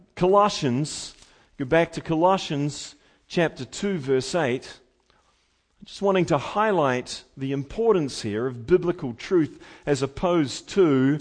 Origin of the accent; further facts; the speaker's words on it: New Zealand; And I come from, as you know, I come from New Zealand